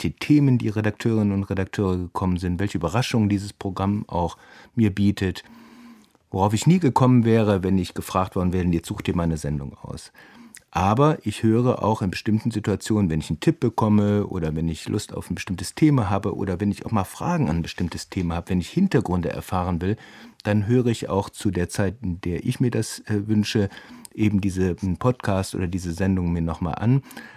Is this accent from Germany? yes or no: yes; North Rhine-Westphalia, Germany; Ich bin in Nordrhein-Westfalen aufgewachsen